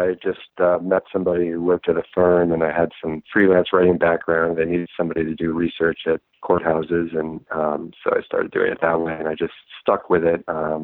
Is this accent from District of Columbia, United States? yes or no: yes; Washington, District of Columbia, United States; moved away as an adult; now in New York, United States; I grew up in Washington, D.C., but I lived in New York since college.